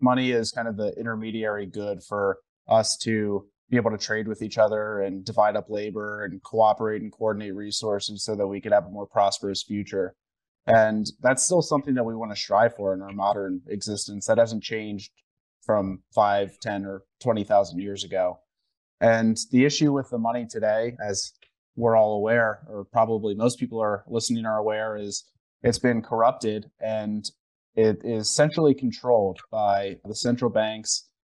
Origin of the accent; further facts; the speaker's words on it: United States; I think growing up in the United States, where we benefited from the global reserve currency for about 100 years now